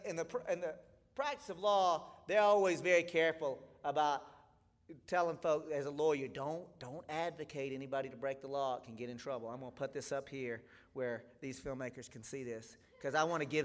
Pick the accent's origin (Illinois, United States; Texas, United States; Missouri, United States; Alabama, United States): Texas, United States; But I'm from Texas.